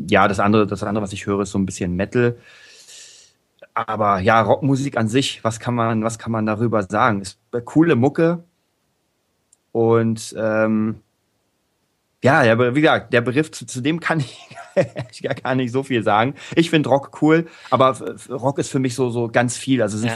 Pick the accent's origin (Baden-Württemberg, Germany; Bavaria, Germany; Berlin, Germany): Berlin, Germany; Berlin, meine die Hauptstadt Deutschlands, meine Heimatstadt.